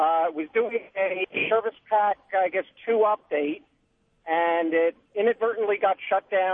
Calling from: Sloatsburg, New York, United States; I'm calling from Sloatsburg, New York.

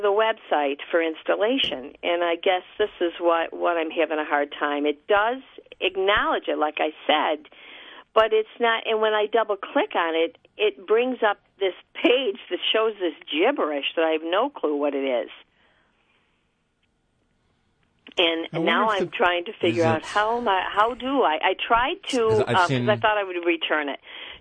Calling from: Irondequoit, New York, United States; Around Aquoit.

